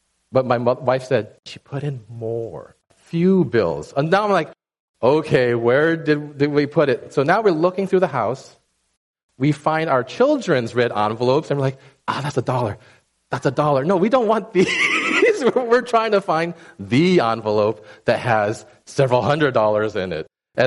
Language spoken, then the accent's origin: English; United States; I'm Chinese American, and so we celebrate, depending on who you talk to, Chinese New Year or Lunar New Year.